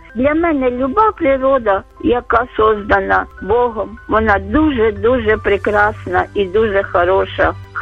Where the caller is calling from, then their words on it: Kyiv, Ukraine; я з Києва, з Оболоні.